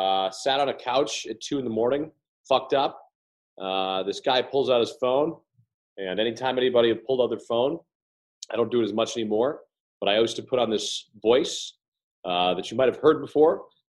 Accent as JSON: {"language": "English", "town": "Lawrence", "region": "Massachusetts", "country": "United States", "tie": "born or raised there", "said": "Actually, grew up in a city called Lawrence, which was actually a very dangerous city in Massachusetts."}